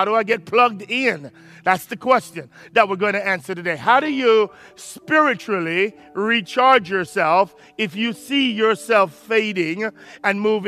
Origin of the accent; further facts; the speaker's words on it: Jamaica; Obviously, I'm Jamaican, so I'm going to have it.